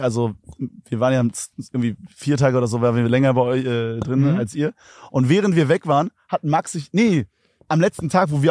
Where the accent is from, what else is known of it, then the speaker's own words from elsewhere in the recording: East Germany, Germany; da, wo ich herkomme aus dem Osten, da heiratet kaum jemand.